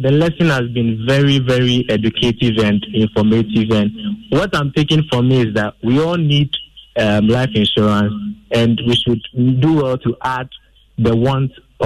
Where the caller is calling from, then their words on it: Kasoa, Central Region, Ghana; from Kaswa.